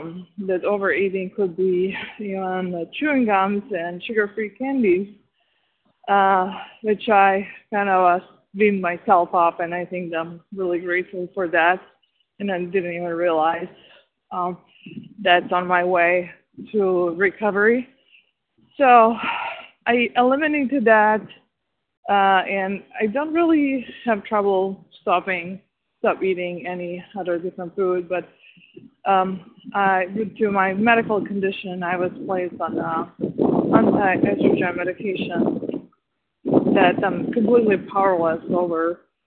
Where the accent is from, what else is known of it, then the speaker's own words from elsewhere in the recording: Chicago, Illinois, United States; I'm from Chicago, relatively new to OA.